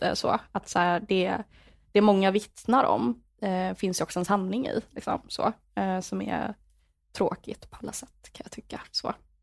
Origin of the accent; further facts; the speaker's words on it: Linköping, Östergötland, Sweden; i typ, jag kommer från Linköping